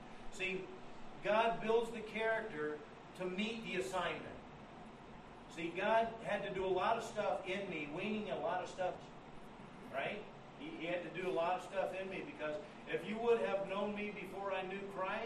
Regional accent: the South, United States; now in New York, United States; I was raised in the South. I'm used to sweating year round.

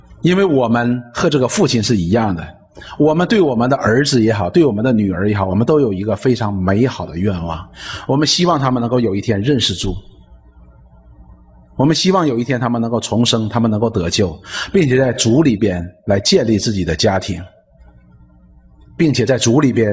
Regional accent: China; 不单单我们中国人，孩子的这个婚姻呢都是由父母来决定的

